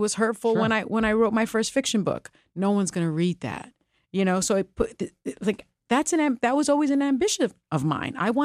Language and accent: English; Puerto Rico; first language Spanish; English is a second language; Because I pronounced something in my native language, because Spanish is my first language.